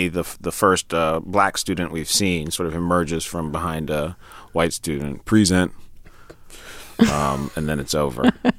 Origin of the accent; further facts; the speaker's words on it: New York, United States; Keegan's from Detroit, and I'm from New York